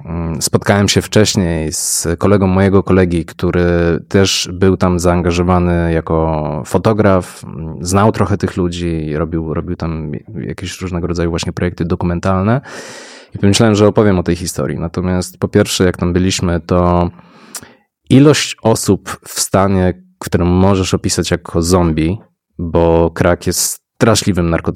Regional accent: Łódź, Łódź Voivodeship, Poland; jesteśmy z Łodzi i w tym Glasgow się momentami czuliśmy jak u siebie

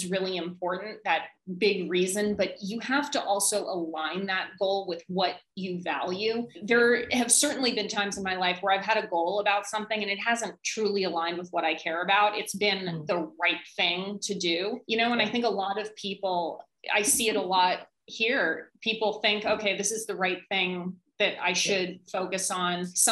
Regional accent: Hong Kong; moved away as an adult; I grew up in Hong Kong. I left to go to undergrad and, you know, started my career and everything.

